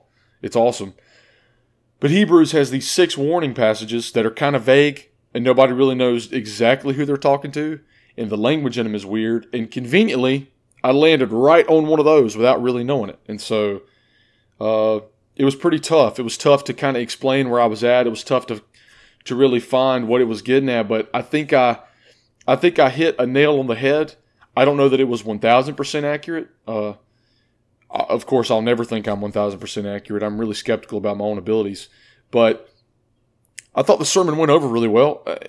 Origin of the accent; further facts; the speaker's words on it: Kings Mountain, North Carolina, United States; now in Forsyth, United States; I'm from Kings Mountain, North Carolina. I got called to ministry when I was 15.